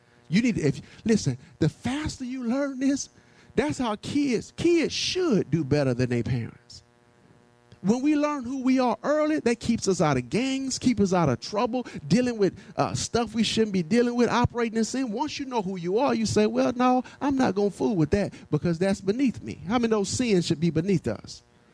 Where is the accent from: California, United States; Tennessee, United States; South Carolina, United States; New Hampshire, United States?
Tennessee, United States; born there; I was born in Jump Street, Tennessee, amen, on July the 1st, 1971, amen.